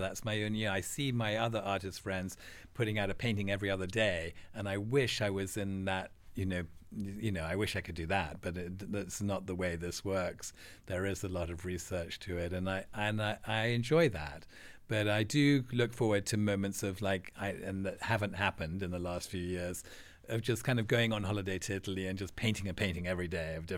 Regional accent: England, United Kingdom; I was very social growing up in England

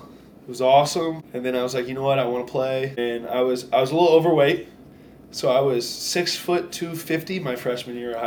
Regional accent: Louisville, Kentucky, United States; Yeah, so Louisville was fun. I have a sister.

